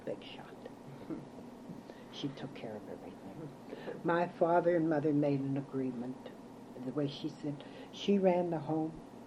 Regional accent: Moundsville, West Virginia, United States; also born or lived in Pittsburgh; No, I was born in Pittsburgh. But I was 6 months old when my parents moved to West Virginia. We moved to Moundsville, West Virginia.

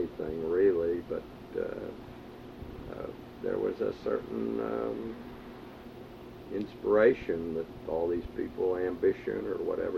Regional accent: Pittsburgh, Pennsylvania, United States; we were already living in Squirrel Hill. We were raised on Sherbrooke Street.

